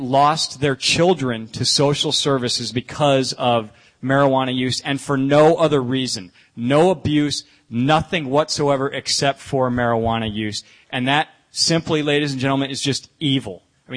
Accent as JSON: {"language": "English", "region": "Iowa", "country": "United States", "tie": "born or raised there", "said": "I'm here as somebody who tried it when I was 14 years old, growing up in Iowa."}